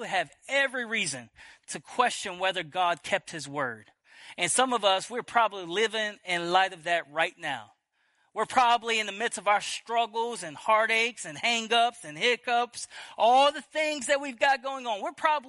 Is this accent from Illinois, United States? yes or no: no; Dulac, Louisiana, United States; I grew up in Bayou Grand Cayou, the Dulac area. And I always tell people I grew up in what was known as the Assembly of Bapticostalic.